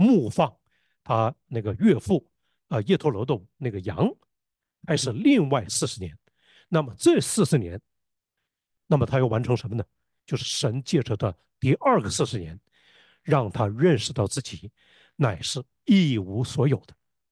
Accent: China; 哇，这个姐姐就像我们今天我们中国人很多的人的好姐姐一样。

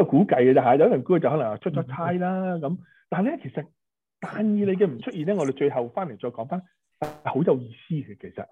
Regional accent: China; 其实就系我哋中国人就用咗开光咁啊

